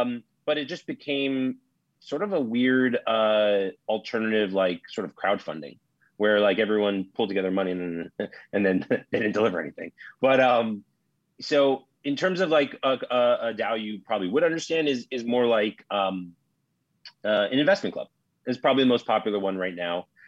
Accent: New York, United States; born there; I was born in New York. I'm a Knicks fan.

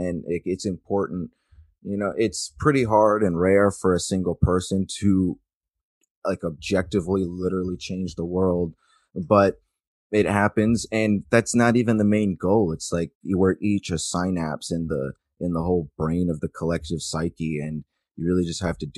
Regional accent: Eagle River, Alaska, United States; a barista in my hometown in Eagle River, right outside of Anchorage.

